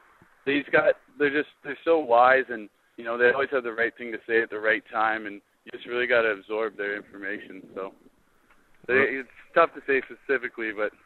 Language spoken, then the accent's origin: English; Canada; I grew up playing hockey. It was a Canadian dream, I think, for every young kid growing up in Canada.